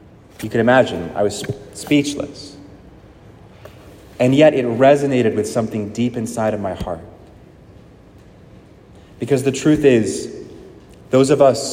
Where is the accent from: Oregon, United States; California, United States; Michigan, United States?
Oregon, United States; I grew up in Oregon, and my family would go to church on Sundays, the Methodist church